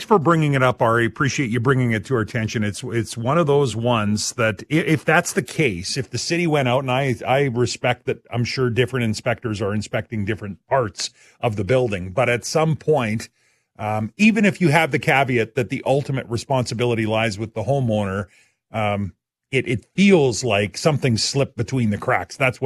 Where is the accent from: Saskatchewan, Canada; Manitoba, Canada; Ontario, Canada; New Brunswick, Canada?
Saskatchewan, Canada; Abernethy; And my hometown, Abernethy, it's killing me today, but I'm not there. The big Abernethy Fair is happening.